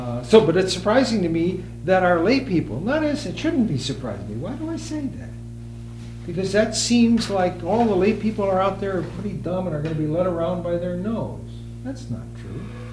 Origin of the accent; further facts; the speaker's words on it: Chicago, Illinois, United States; I was a city slicker from way back. I'm still a Chicagoan at heart.